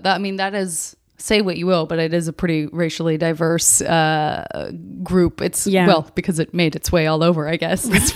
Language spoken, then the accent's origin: English; Arizona, United States; I'm from Arizona. There's a very big cultural mix there, but it's primarily Hispanic and Caucasian